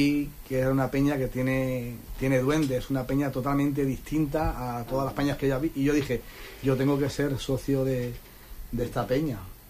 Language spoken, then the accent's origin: Spanish; Madrid, Community of Madrid, Spain; No soy de Madrid, pero los de Madrid somos de donde queremos, entonces también soy de Huelva.